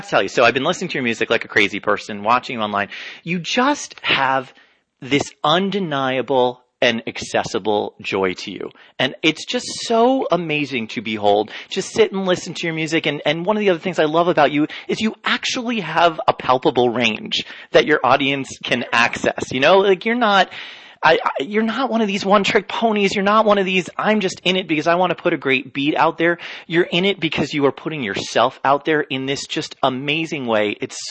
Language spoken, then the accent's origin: English; New Jersey, United States; Hello, as we just covered, I grew up in New Jersey. Yes, I went to the mall. It's what we do.